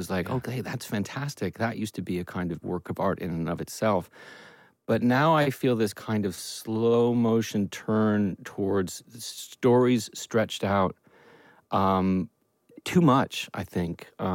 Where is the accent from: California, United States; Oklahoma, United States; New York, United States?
California, United States; Los Angeles; born there; I was born here in Los Angeles at what is now the Scientology Center, which was St. John's, I guess it was.